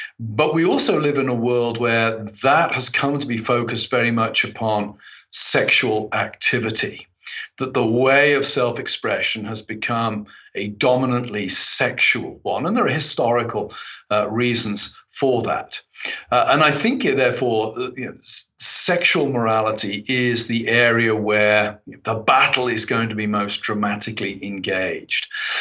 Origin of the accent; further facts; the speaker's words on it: England, United Kingdom; I think, hey, I'm English.